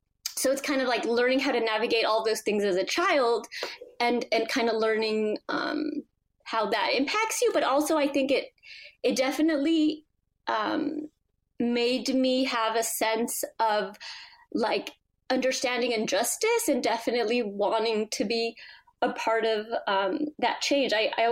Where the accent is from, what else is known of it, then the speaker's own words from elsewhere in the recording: California, United States; The town I grew up in California, it's a very heavily policed town.